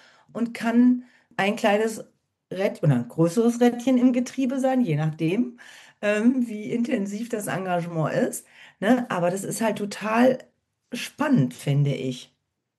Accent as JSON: {"language": "German", "town": "Birkendorf", "region": "Baden-Württemberg", "country": "Germany", "tie": "born or raised there", "said": "Also ich habe als Kind da gespielt. Ne? Meine Eltern waren an der Bühne und wir kommen ja auch aus Birkendorf, meine Familie."}